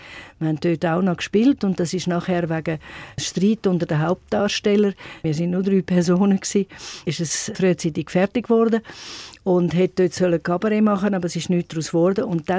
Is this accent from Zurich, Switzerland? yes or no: yes; Zurich, Switzerland; Und ich bin dann zuerst in Albisrieden und nachher am See oben. Meine Eltern hatten noch ein Restaurant. Bin ich dort oben noch aufgewachsen und in die Schule bis dann noch zur Konfirmation.